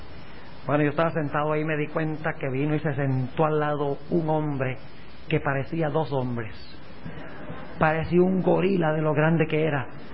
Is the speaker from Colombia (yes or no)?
yes; Colombia; moved away; Cuando yo me vine de Colombia